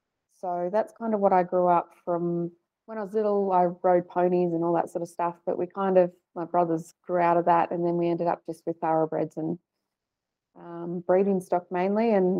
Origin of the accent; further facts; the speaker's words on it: Toowoomba, Queensland, Australia; So I grew up in Queensland, actually, in went to school and everything in Toowoomba, the Darling Downs.